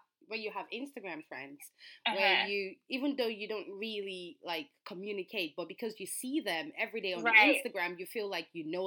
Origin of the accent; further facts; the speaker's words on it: New York, United States; I'm like, I'm from New York, too. I came all the way from New York.